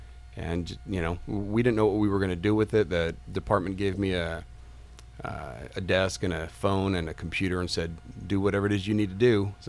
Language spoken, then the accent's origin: English; California, United States; I grew up in California most of the time. I think when I was 10, I moved out of state. And then when I graduated from high school, I moved back into California, got married, and been here since.